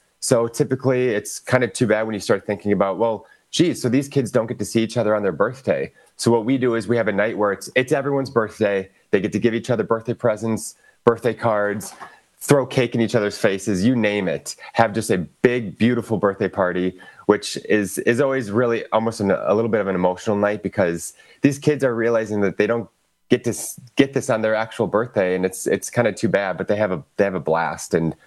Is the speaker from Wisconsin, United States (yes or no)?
yes; Milwaukee, Wisconsin, United States; I'm from Milwaukee, so this is my city.